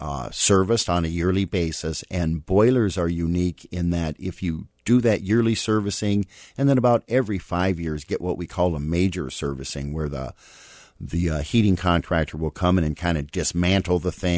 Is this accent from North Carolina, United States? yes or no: no; Denver, Colorado, United States; I grew up in Denver. We didn't see that.